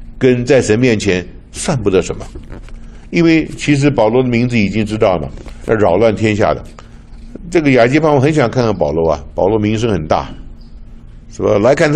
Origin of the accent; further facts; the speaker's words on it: China; 你想今天我们是中国人